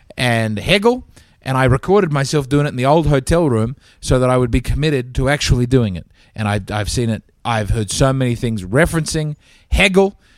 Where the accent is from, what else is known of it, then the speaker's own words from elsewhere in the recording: Australia; I said, I'm Australian.